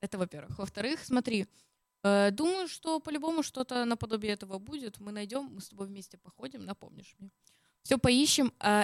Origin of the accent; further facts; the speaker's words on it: Odesa, Odesa Oblast, Ukraine; Я из Одессы, как и Давид. Мы с одного города, с одной улицы.